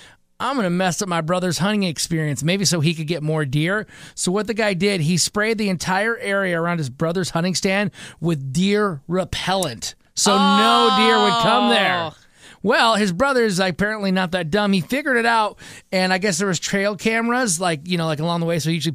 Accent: Michigan, United States; Nothing like a dumb story out of my home state of Michigan.

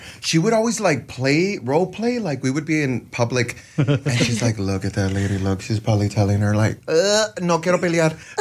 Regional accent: San Antonio, Texas, United States; So we're both from San Antonio.

